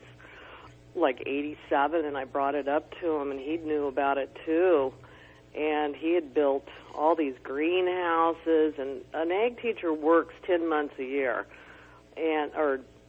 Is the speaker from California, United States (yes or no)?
yes; Chico, California, United States; I grew up in Chico, and I am so old that the very first year they let girls into the Future Farmers of America.